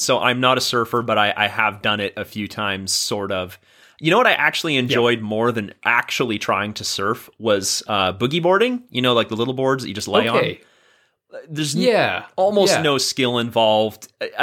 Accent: Oregon, United States; So I grew up on the Oregon coast, and the water there is like 55 degrees year round.

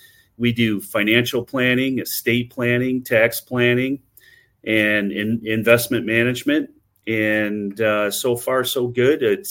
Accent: Michigan, United States; now in Southwest Florida, United States; I've lived in Southwest Florida for 6 years now, and I'm originally from Michigan.

